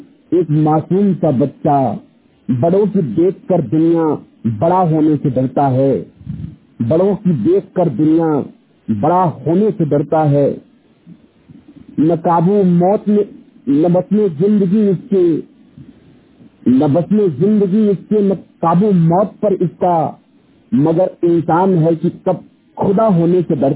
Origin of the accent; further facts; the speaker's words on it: Majhiyar, Madhya Pradesh, India; मैं मध्य प्रदेश के रीवा डिस्ट्रिक्ट के मझियार गांव का निवासी हूं।